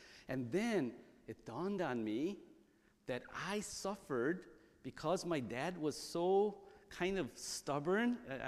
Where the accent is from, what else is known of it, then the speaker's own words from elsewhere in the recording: South Korea; the kids that looked like me but spoke Korean and grew up in Korea as a little kid